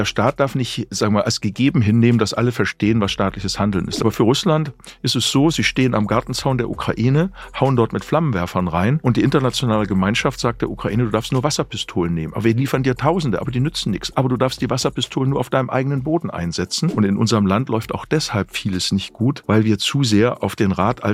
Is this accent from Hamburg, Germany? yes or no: no; Ellwangen, Baden-Württemberg, Germany; Ich habe eine Gesellschaft für Menschenrechtsgruppe in Ellwang, meiner Heimatstadt, gegründet